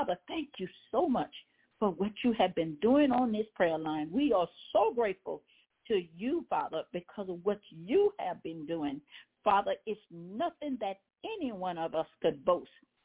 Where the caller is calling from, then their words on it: Baton Rouge, Louisiana, United States; I'm calling from Baton Rouge, Louisiana.